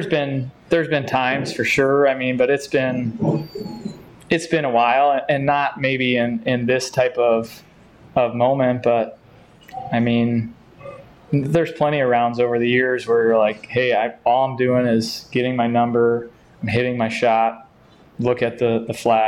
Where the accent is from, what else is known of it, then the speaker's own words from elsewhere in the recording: Crystal Lake, Illinois, United States; I grew up in Crystal Lake and lived 25 minutes from here